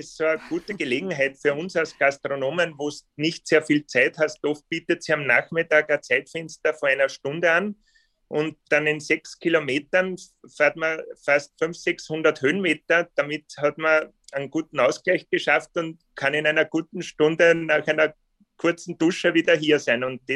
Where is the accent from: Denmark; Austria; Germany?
Austria; Weißenkirchen in der Wachau, Lower Austria; Wir sind ja Weißenkirchner. Und man muss sagen, bei uns in Weißenkirchen sind wir so irgendwo im Mittelpunkt der Wachau, irgendwo mittendrin.